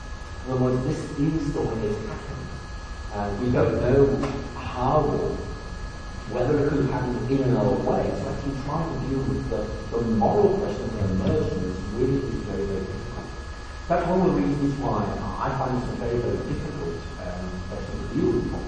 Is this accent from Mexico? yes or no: no; Northern Ireland, United Kingdom; I grew up in Bourne, and I was studying the sciences, and Northern Ireland back in the late 60s